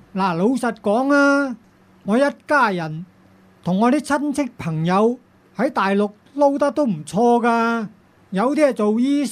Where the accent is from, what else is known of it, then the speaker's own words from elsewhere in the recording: China; 我哋大陆人